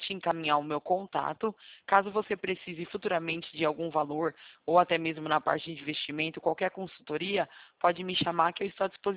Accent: Campo Limpo Paulista, São Paulo, Brazil; Eu sou daqui de Campo Limpo, Campo Limpo Paulista.

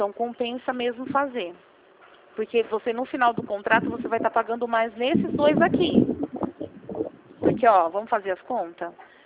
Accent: Rio Claro, São Paulo, Brazil; eu sou aqui de Rio Claro mesmo

